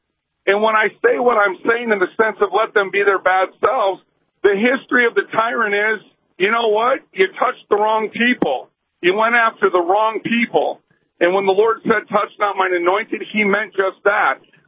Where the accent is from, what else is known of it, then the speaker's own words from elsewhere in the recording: United States; I'm happy to say that I'm an American